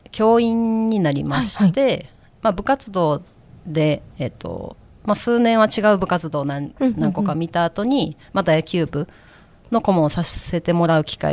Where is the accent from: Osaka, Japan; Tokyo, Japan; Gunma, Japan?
Osaka, Japan; そうですね、阪神、大阪出身なので